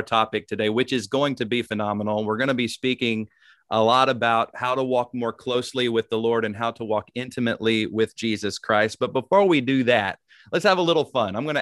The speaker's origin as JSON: {"language": "English", "town": "Nashville", "region": "Tennessee", "country": "United States", "said": "He is the founder and lead pastor of Grace Church in Nashville, Tennessee, my home state."}